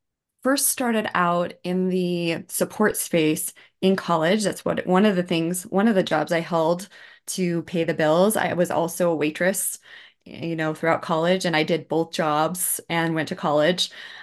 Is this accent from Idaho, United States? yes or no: yes; Twin Falls, Idaho, United States; also born or lived in Boston; Yeah, so I was working as EA to the CEO of an accounting firm in Twin Falls, Idaho, which is my hometown. And I thought I could make Idaho work.